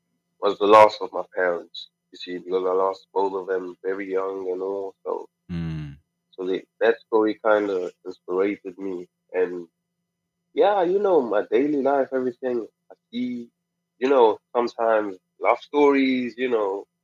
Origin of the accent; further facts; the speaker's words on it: Cape Town, Western Cape, South Africa; I'm from South Africa, basically in Cape Town.